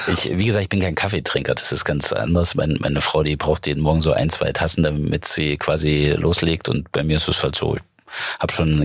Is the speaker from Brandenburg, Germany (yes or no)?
no; Thuringia, Germany; als Thüringer